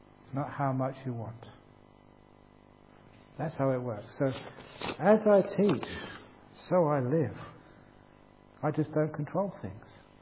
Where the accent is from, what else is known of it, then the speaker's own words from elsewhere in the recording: England, United Kingdom; born there; I was born in England, I like it cold.